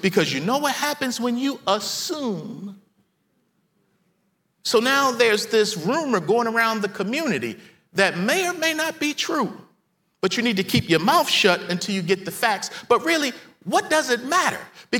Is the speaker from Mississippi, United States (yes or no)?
no; Baltimore, Maryland, United States; now in Nashville, United States; Now, I grew up down the road. I was born and raised in Baltimore. My family moved to the county when I was about 11 years old, and I got introduced to house parties.